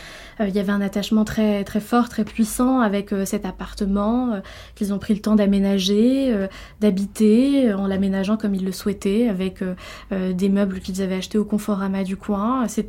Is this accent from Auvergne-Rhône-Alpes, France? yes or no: no; La Courneuve, Île-de-France, France; Donc je me sens parfaitement ancrée ici. J'ai grandi à La Courneuve, dans la cité des 4000. La cité des 4000 de La Courneuve, c'était Robespierre, là où ma famille a vécu.